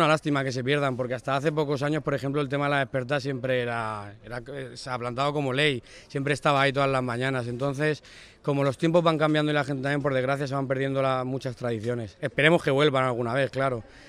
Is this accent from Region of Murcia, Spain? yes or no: no; Alicante, Valencian Community, Spain; le tengo más cariño sobre todo a la de mi ciudad, la de mi tierra, de Alicante.